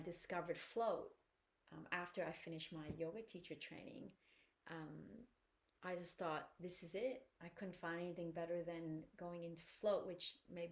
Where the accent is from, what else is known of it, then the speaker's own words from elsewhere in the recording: Canada; also born or lived in Asia; I feel a deep connection to Asia, you know, even though I was born in Asia, but I grew up very sort of westernized, being in Canada.